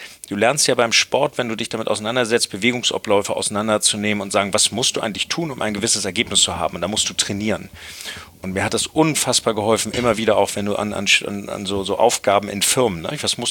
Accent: Hamburg, Germany; Ich bin in Hamburg aufgewachsen

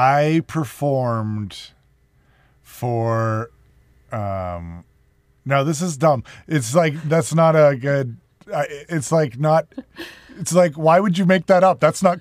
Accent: Canada; I am Canadian

